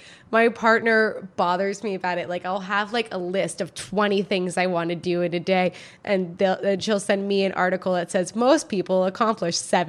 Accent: Canada; At the time, because I worked in wine and I was from Canada, it was really quite interesting because everybody thought that I knew a lot more than I did.

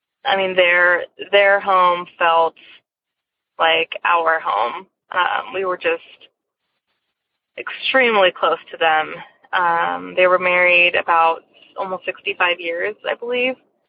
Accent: California, United States; I am from California.

